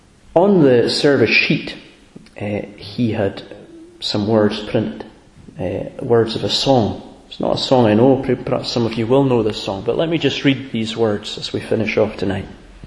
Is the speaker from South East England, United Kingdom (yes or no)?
no; Abergele, Wales, United Kingdom; On Thursday I was up in my, I was going to say my home country, Abergele.